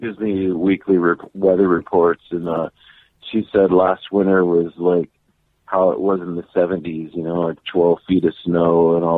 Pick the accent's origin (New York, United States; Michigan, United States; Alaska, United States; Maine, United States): Michigan, United States; Shelby; also born or lived in Muskegon; I was born in Muskegon in 1965, and we moved to Shelby, not Shelby Township by Detroit, but Shelby, which is just north of Muskegon, by Silver Lake Sand Dunes in 1975. So I really grew up in that area.